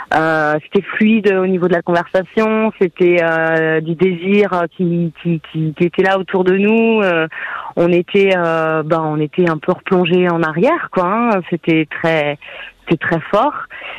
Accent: Hauts-de-France, France; moi j'étais de l'Oise

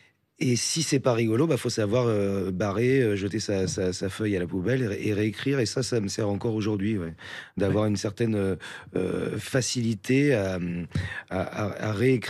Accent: France; accent: French; also born or lived in United States; J'ai pas du tout l'accent américain. J'ai conservé un accent très

